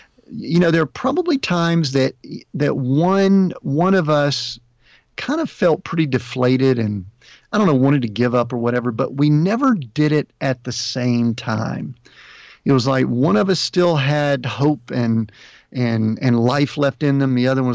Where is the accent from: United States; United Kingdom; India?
United States; Atlanta, Georgia; But we grew up in Georgia. We're both from the Atlanta metro area.